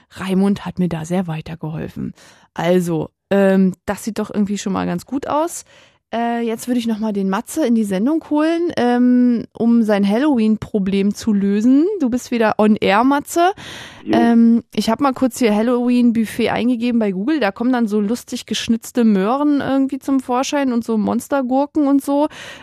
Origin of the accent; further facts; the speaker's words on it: East Germany, Germany; Ich bin auch aus der Zone, ja, mein Freund.